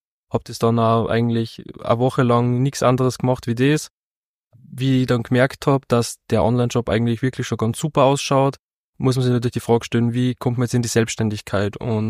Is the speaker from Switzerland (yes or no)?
no; Upper Austria, Austria; now in Traun, Austria; also ich bin jetzt 24 Jahre alt, also noch relativ jung. Und ich komme eigentlich aus dem Innviertel, bin ja da geboren und habe die meiste Zeit meines Lebens da verbracht und bin dann durch das Studium in Linz nach Traun gekommen und genau, seitdem wohne ich